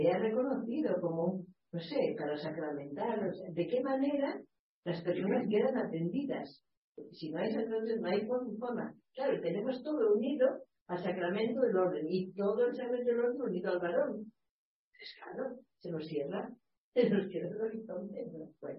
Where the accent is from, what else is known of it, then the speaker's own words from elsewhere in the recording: Castile, Spain; Yo soy de Castilla, hay muchos pueblos que no tienen sacerdotes